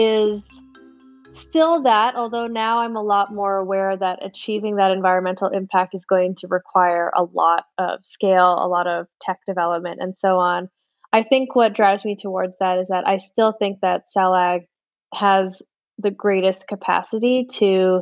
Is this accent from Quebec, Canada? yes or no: no; Edmonton, Alberta, Canada; Where I grew up here in Edmonton, you know, we're a very fossil fuels oriented place.